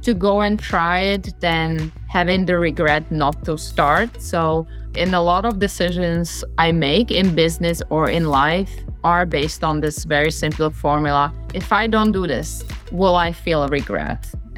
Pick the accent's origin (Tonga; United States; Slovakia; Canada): Slovakia; English is a second language; So I was born and raised in Slovakia, coming from a very athletic family.